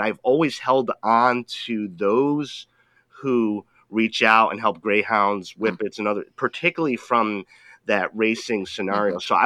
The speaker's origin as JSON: {"language": "English", "region": "Rhode Island", "country": "United States", "tie": "born or raised there", "said": "I grew up in Rhode Island"}